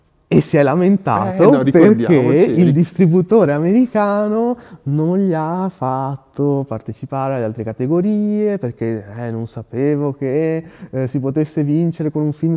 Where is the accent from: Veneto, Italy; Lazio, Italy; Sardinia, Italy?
Veneto, Italy; Padua; qui siamo fieri di avere la statua di Donatello a Padova, però non sono biased, ok, perché sono padovano.